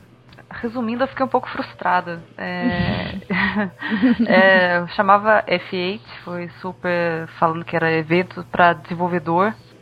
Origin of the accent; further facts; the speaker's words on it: Minas Gerais, Brazil; now in Santa Catarina, Brazil; eu sou mineira em Santa Catarina